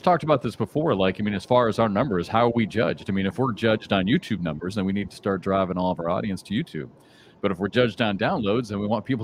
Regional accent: Iowa City, Iowa, United States; growing up in Iowa City, there's obviously no major, you know, professional sports teams.

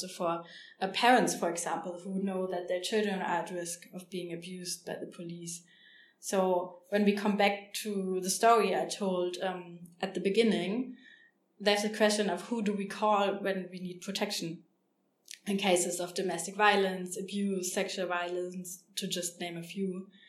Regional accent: Germany; also born or lived in Austria; I grew up in Germany, but also in Austria

